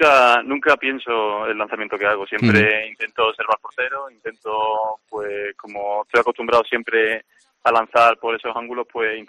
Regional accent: Montequinto, Andalusia, Spain; Allí en Montequinto, de donde yo soy

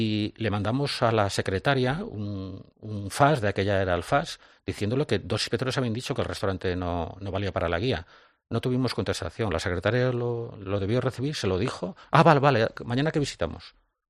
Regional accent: Galicia, Spain; yo soy de Galicia, de una aldea que se llama Guente, al lado de Negreira, un pueblecito al lado de Santiago.

